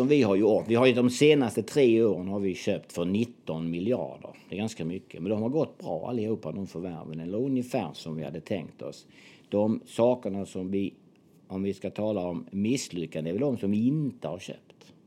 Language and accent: Swedish; Kristianstad, Skåne, Sweden; Då ser jag ju en gammal handbollsspelare från Kristianstad som är uppväxt i ganska allmänna förhålla